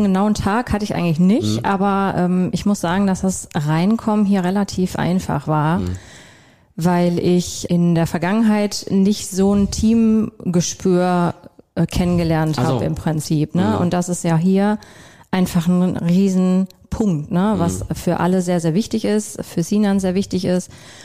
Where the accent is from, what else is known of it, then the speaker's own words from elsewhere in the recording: Essen, North Rhine-Westphalia, Germany; now in Dortmund, Germany; Ich wohne auch in Dortmund, aber komme ursprünglich aus Essen.